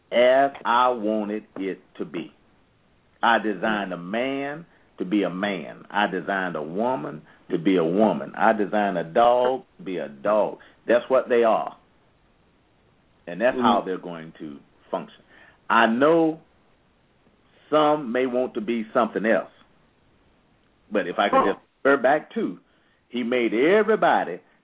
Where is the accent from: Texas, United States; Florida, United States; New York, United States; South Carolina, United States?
South Carolina, United States; Darlington; also born or lived in Sumter, United States; I grew up in the Church of God down in Darlington, South Carolina, Sumter, South Carolina, and I had very wise teachers.